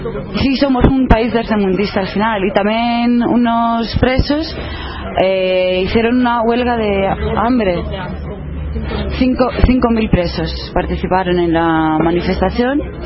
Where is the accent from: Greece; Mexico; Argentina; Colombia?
Greece; Spanish is a second language; Yo soy griega, sí, vivo aquí porque estudio aquí.